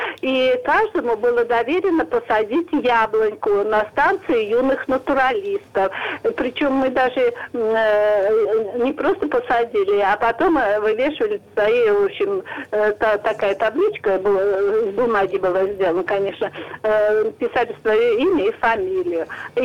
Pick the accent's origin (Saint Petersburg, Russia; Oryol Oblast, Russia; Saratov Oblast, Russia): Oryol Oblast, Russia; Verkhovye; Хочу сказать, родом я из Верховья